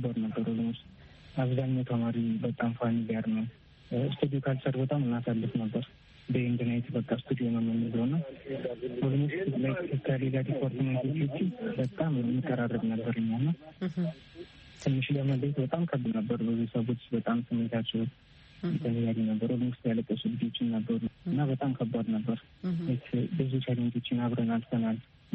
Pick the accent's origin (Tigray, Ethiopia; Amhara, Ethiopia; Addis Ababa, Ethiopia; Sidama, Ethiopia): Amhara, Ethiopia; Bahir Dar; ባህር ዳር ጎልጅ ያደኩት